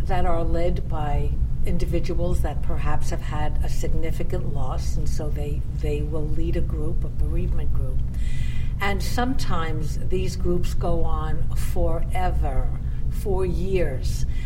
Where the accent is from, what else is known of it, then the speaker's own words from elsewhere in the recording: New York City, New York, United States; I was born and raised in the Bronx, so this is home to me.